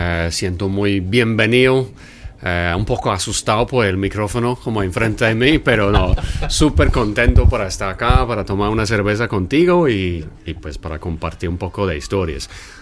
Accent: Oxford, South East England, United Kingdom; also born or lived in Cheltenham; Yo nací en Cheltenham, que es un pueblo más o menos a 2 horas al norte de acá, uh-huh. en Gloucestershire. Yo nací ahí, viví la mayoría de la vida en Oxford, uh-huh. y ya como a los 26, 27 años ya me aburrí de vivir acá en este país.

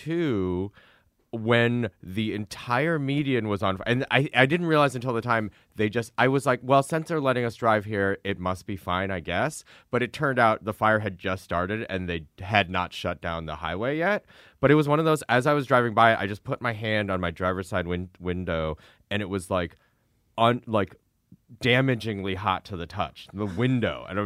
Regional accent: Midwest, United States; We're both from the Midwest.

